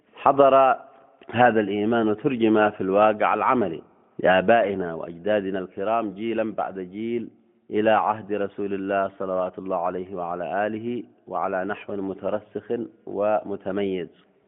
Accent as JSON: {"language": "Arabic", "country": "Yemen"}